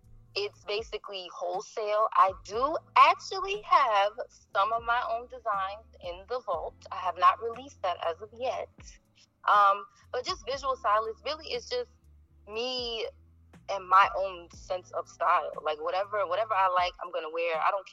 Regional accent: New York, United States; now in Connecticut, United States; I'm 28. I'm a Sagittarius. I'm from the Bronx, New York. I moved to Connecticut in February of 2018.

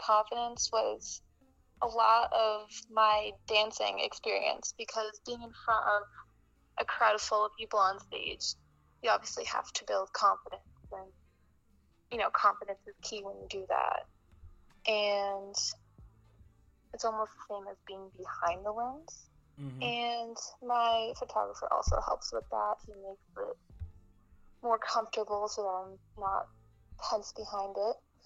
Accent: Colchester, Connecticut, United States; I'm from Colchester, Connecticut

